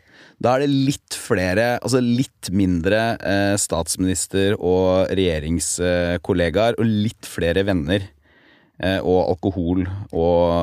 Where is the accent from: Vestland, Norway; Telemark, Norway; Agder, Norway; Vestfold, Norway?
Telemark, Norway; born or raised there